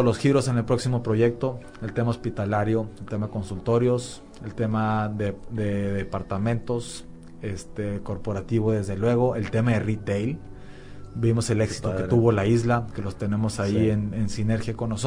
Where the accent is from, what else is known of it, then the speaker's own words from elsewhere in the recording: Monterrey, Nuevo León, Mexico; also born or lived in Querétaro; now in Mérida, Mexico; yo vengo de Monterrey, viví en la ciudad de Querétaro, una ciudad también muy muy rentable, pero nada comparable a lo que tenemos aquí en Mérida. Ya cumplo 12 años aquí en Mérida